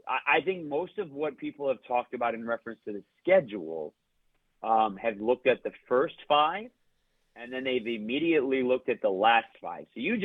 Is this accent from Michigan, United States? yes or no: yes; Michigan, United States; I grew up in Michigan. I grew up listening to the radio because games were blacked out because nobody went to the Pontiac Silverdome.